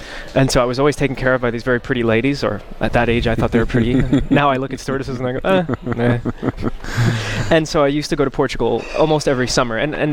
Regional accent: Newark, New Jersey, United States; Because the area that I grew up in Newark, it's called the Iron Bound. It's bound by iron, you know, and the railroad.

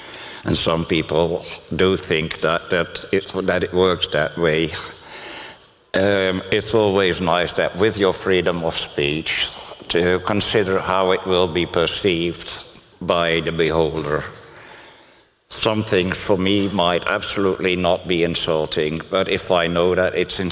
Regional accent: Groningen, Netherlands; English is a second language; I'm from Groningen, in the Netherlands.

